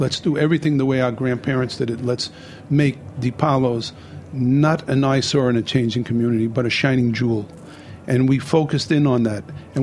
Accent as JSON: {"language": "English", "town": "Brooklyn", "region": "New York", "country": "United States", "tie": "born or raised there", "said": "So I grew up in Bensonhurst, Brooklyn. After getting married, I moved to Bay Ridge."}